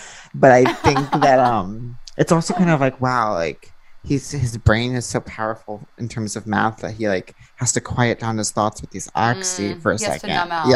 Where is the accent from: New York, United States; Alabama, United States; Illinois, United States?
New York, United States; Long Island; because I grew up in Long Island